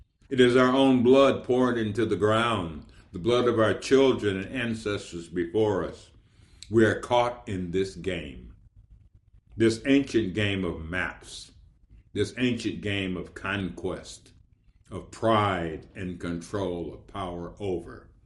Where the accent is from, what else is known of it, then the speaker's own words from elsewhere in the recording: Cleveland, Ohio, United States; I grew up in Cleveland, Ohio, lived through the riots there before Martin Luther King was assassinated